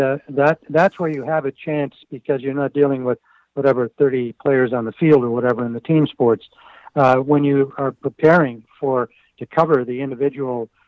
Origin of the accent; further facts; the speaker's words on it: Canada; as much as I grew up in Canada and did lots of hockey broadcasting earlier in my career